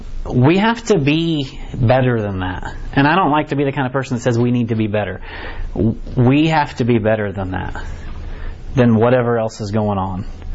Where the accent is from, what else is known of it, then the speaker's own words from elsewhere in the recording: Harrisonville, Missouri, United States; Right, so I know that we're from Hicktown, USA, right here in Harrisonville. So we're all pretty much the same, right?